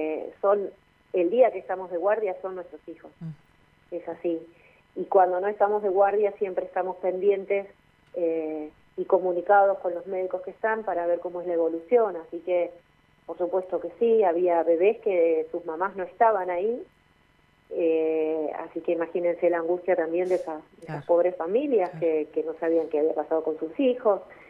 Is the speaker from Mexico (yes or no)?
no; Godoy Cruz, Mendoza, Argentina; born there; Yo nací, en Godoy Cruz, uh-huh. y después mi mamá y mis abuelos son de Carmenza, al sur, cerca de General Alvear.